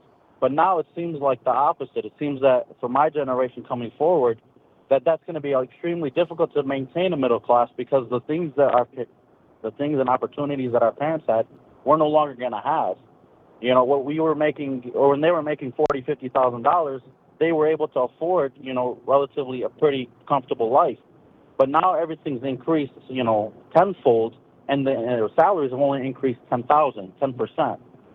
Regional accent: United States; And I actually, as an American, we study about Vietnam.

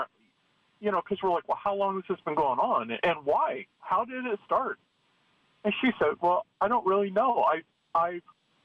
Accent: the South, United States; I am from the South, but I got here as fast as I could.

